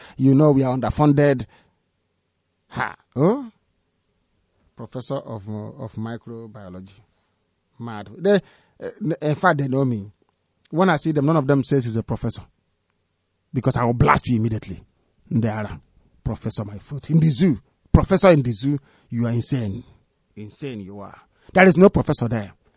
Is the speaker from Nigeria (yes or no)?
yes; Nigeria; I'm from Nigeria. And my flag is green, white, green. I'm from Nigeria.